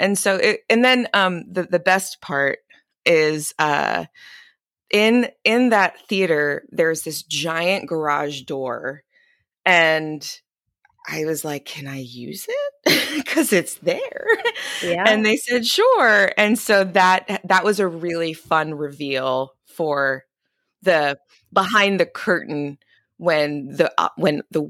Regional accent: Connecticut, United States; born there; my dad is Dominican, my mom is Chilean and Puerto Rican, and I was born in Connecticut.

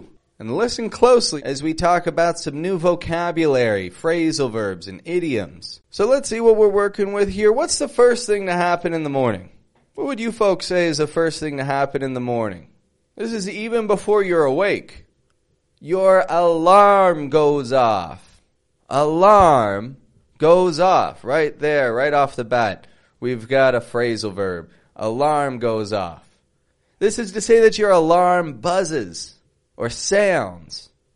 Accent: Toronto, Ontario, Canada; now in Mexico; I'm from Canada, from Toronto. I teach the American accent, and I live down in the country, Mexico.

